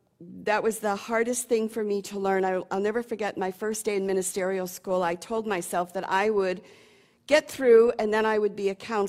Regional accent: Chicago, Illinois, United States; now in Seattle, United States; I was raised in Chicago in one neighborhood, and that has grounded me.

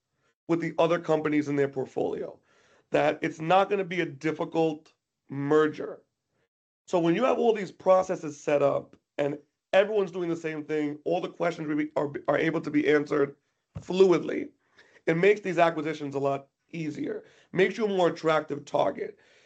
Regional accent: New York, United States; accent: New York; You're making me very self-conscious about my New York accent.

